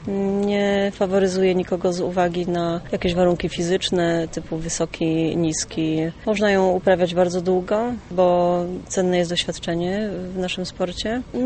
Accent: Nowy Targ, Lesser Poland, Poland; Ja się wychowałam w Nowym Targu, gdzie od zawsze widniały czasze spadochronu na niebie

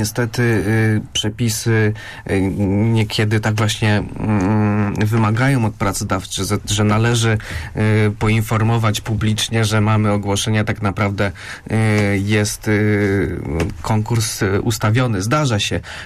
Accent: southern Poland, Poland; chcę podjąć pracę w Gdyni na przykład, a jestem z południa Polski.

